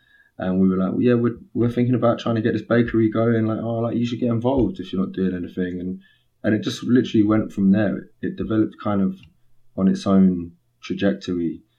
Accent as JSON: {"language": "English", "region": "London", "country": "United Kingdom", "tie": "born or raised there", "said": "I grew up sort of on the border of Hackney and Islington, and then I went to college in Tufnell Park in North London."}